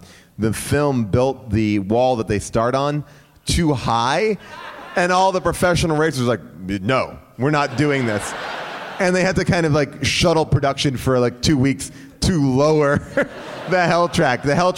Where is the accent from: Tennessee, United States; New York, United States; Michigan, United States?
New York, United States; Bay Shore; I was so excited during that sequence because the two twins are from my hometown.